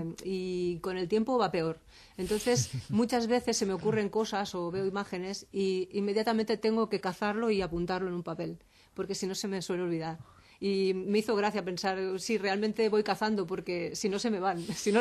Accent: Barcelona, Catalonia, Spain; born there; A la calle donde nací, en Barcelona.

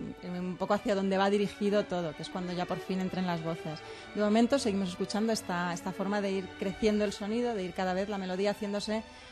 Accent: Spain; somos españoles y no entendemos, uh-huh, alemán

